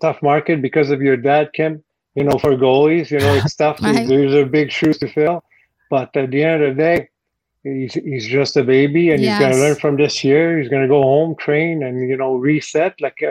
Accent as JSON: {"language": "English", "country": "France", "accent": "French", "second_language": "English", "moved": "yes", "lives_now": "United States", "said": "I can't get rid of my French accent. I don't know why it's still there after 27 years of being in the States"}